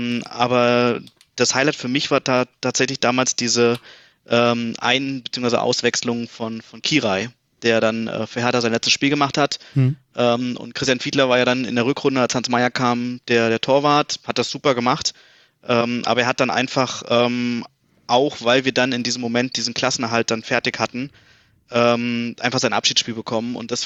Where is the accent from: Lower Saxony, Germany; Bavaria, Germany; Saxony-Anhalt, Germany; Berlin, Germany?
Berlin, Germany; Bin gebürtiger Berliner, Friedrichshain geboren, aber irgendwie schon ab meinem ersten Lebensjahr eigentlich dann nach Berliner Klinike gezogen, also Südosten Berlins und ja, jetzt noch 30, einen Monat habe ich noch und ja, tatsächlich bin ich jetzt seit 2016 in München